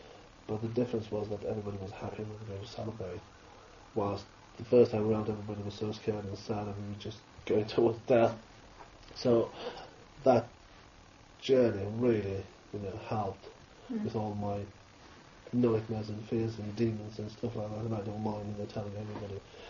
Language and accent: English; Kosovo; now in United Kingdom; being from Kosovo, I'm very, you know, proud of, you know, who I am. I am British, you know, I've got two completely, you know, very legitimate nationalities, because Britain accepts dual nationality as well as Kosovo. So I've got two nationalities